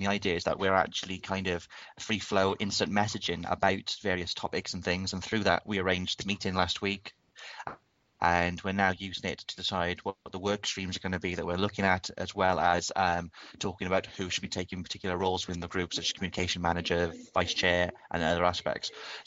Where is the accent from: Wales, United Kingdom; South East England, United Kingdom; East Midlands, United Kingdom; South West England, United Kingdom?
Wales, United Kingdom; I know that if I was told that I'm not on it purely because I'm Welsh, I don't think that would be particularly good.